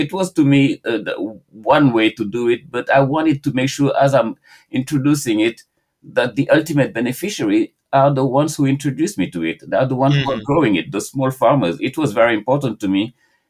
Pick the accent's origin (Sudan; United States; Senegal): Senegal; growing up in Senegal